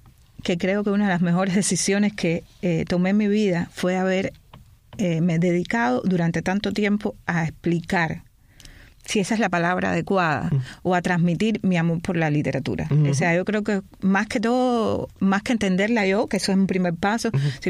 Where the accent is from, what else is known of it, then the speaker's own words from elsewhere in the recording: Havana, Cuba; Nací en Cuba, en La Habana.